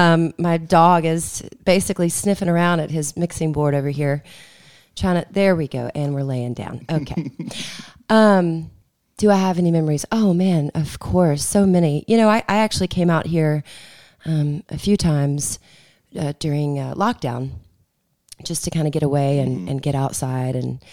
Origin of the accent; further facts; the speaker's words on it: Memphis, Tennessee, United States; There's a record when I was in a duo … you know, we're from Memphis, and just starting to learn about music